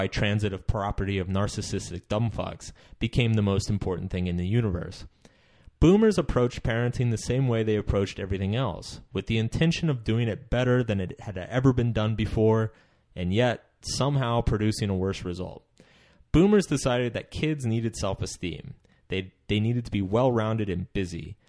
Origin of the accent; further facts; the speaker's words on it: Austin, Texas, United States; despite the fact that the Austin bomber was blowing up people in my hometown